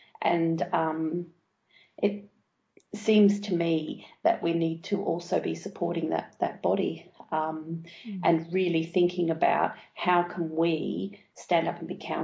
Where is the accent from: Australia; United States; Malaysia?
Australia; moved away; because when I came over from Australia, you know, Australia kind of had a different attitude, or where I was in Australia had a different attitude towards social work